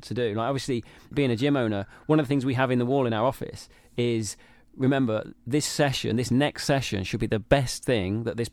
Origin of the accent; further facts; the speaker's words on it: Nottingham, East Midlands, United Kingdom; You know, we're both from Nottingham, getting on the Trent again in January.